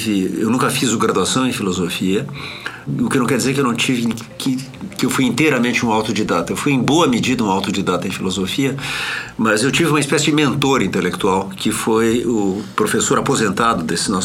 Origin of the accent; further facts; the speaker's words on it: Porto Alegre, Rio Grande do Sul, Brazil; also born or lived in United States / France; são sobrenomes respectivamente da minha mãe e do meu pai. Eu sou porto-alegrense. Com exceção de 2 anos passados nos Estados Unidos e 1 ano passado na França, eu vivi a minha vida toda em Porto Alegre.